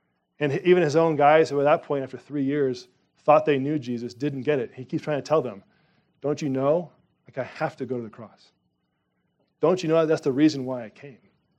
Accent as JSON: {"language": "English", "country": "United States", "tie": "born or raised there", "said": "Praise be to God, I grew up in America."}